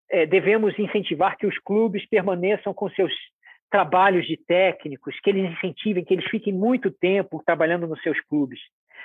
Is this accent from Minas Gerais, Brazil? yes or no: no; Rio de Janeiro, Brazil; born there; Homem, nasci no Rio de Janeiro, classe média, esse é o meu ponto de vista. Percebido como branco, né?